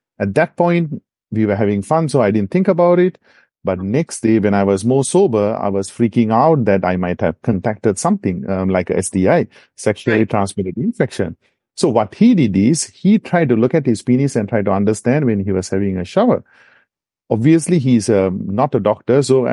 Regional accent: Singapore; now in San Francisco, United States; I was originally from Singapore

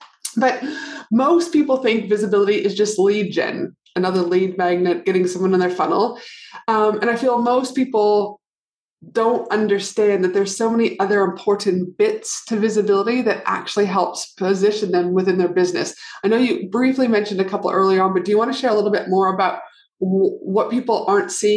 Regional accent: Alberta, Canada; And obviously I'm from Alberta too.

